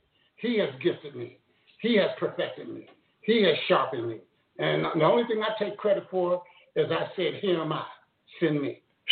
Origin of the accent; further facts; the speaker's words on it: Washington, District of Columbia, United States; Originally from D.C., Northeast D.C.